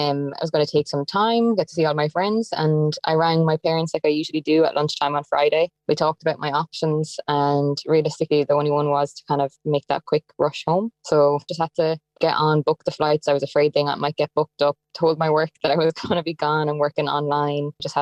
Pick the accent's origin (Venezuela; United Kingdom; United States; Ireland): Ireland; Longford, Leinster; now in Vancouver, Canada; I'm from Longford, but I'm currently in Vancouver in Canada.